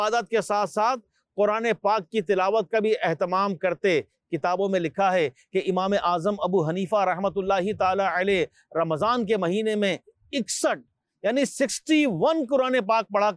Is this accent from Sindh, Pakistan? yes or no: yes; Hyderabad, Sindh, Pakistan; born there; میری پیدائش حیدرآباد کی میں اسی شہر میں دعوت اسلامی کے ماحول میں آیا